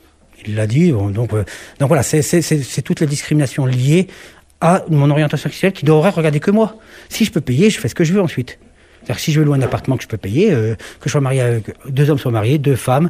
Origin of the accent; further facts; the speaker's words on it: France; Non, mais monsieur et dame, je suis français.